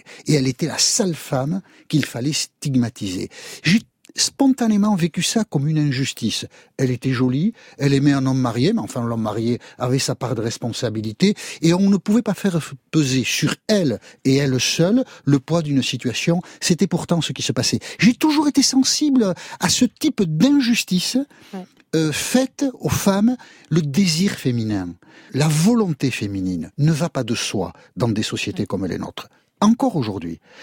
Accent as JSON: {"language": "French", "region": "Nouvelle-Aquitaine", "country": "France", "tie": "born there", "accent": "Basque", "said": "Je suis né au Pays Basque, ça s'entend. Et ce qui peut faire mauvais genre chez moi, c'est l'accent, le côté paysan."}